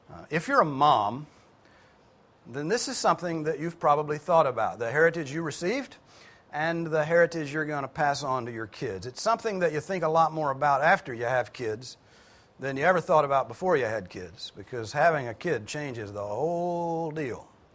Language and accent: English; the South, United States; We lose track way back there in the 1700s, but we're Southern Americans, and that's different.